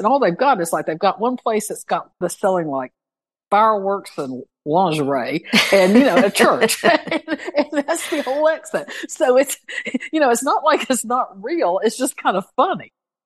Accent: the South, United States; So, you know, as a Southerner, I'm kind of like, okay, but what part of the South are you talking about?

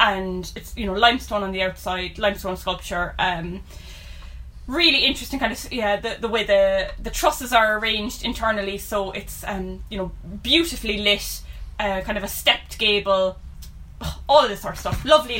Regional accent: Cork, Munster, Ireland; born or raised there

